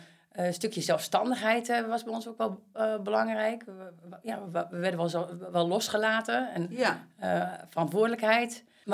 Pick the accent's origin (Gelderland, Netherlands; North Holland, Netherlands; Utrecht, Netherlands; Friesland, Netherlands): Gelderland, Netherlands; Voorde; Ik kom uit Voorde. Ik weet niet of je Voorde kent. Een plaatsje in de buurt van Zutphen.